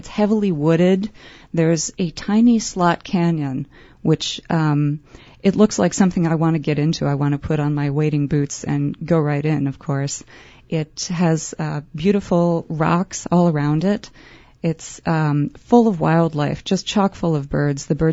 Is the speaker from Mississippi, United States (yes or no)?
no; Stevens Point, Wisconsin, United States; My parents own land in the area, and I am from Stevens Point, but it's deep in my heart to go to northern Wisconsin.